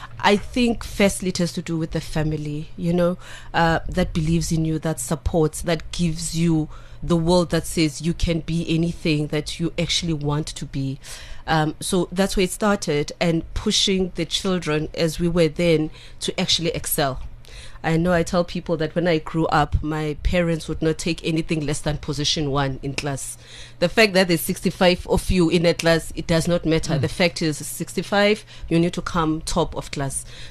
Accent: Soweto, Gauteng, South Africa; I grew up in Soweto. I grew up as Zola. And I know many people, when they meet me, they never believe that I grew up as Zola, but I did. And I grew up in a family of 8 children. I'm one of the 8 with a single mom.

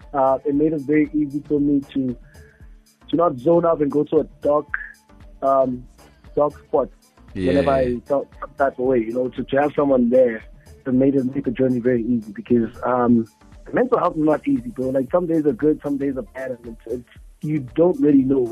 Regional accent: Pittsburgh, Pennsylvania, United States; from Pittsburgh, man.

